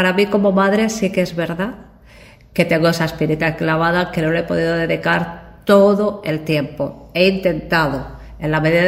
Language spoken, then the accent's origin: Spanish; Extremadura, Spain; now in El Prat de Llobregat, Spain; Mi lugar en el mundo es en el Prat, pero yo soy extremeña, yo soy de Extremadura, y a mí me gusta mucho mi pueblo. Me gusta mucho Almuarín, que yo soy de Almuarín, de la tierra de los higos